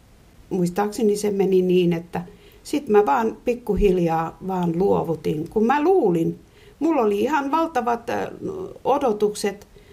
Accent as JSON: {"language": "Finnish", "town": "Somero", "region": "Southwest Finland", "country": "Finland", "tie": "born or raised there", "said": "Mä kasvoin Somerolla, ihan tämmöisessä maaseutupitäjässä nimeltä Terttilän kylä"}